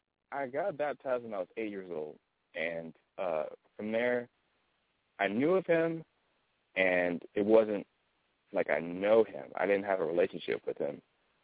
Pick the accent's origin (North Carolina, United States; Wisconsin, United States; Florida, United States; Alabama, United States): North Carolina, United States; Raleigh; I'm from North Carolina, Raleigh. I've been here for a while.